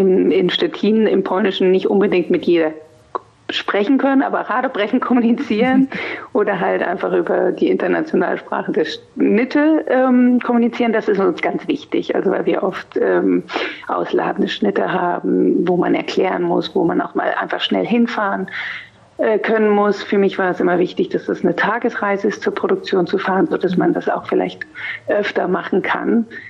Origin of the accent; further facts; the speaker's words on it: Germany; eine tolle Chance, in meinem Heimatland quasi arbeiten zu können in diesem Bereich